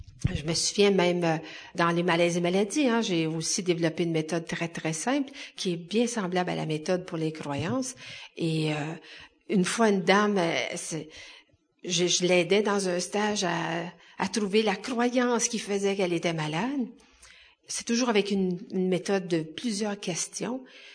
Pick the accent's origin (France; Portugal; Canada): Canada; Quebec; parce que je suis québécoise, ça y fait beaucoup.